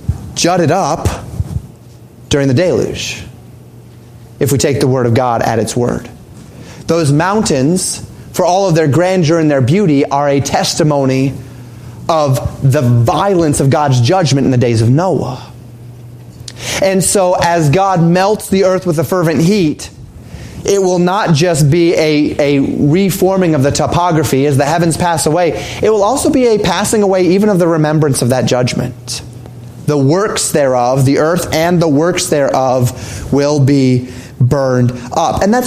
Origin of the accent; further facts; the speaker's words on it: Colorado, United States; I grew up in Colorado. And one of the fun things about Colorado is you never have to wonder which way is west, right?